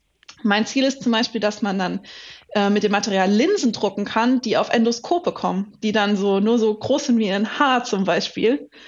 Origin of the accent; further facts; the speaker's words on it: Rhineland-Palatinate, Germany; ich bin ja nicht born and raised Heidelbergerin, ich bin ja Pfälzerin. Wir sagen, glaube ich, Knatzel in der Pfalz.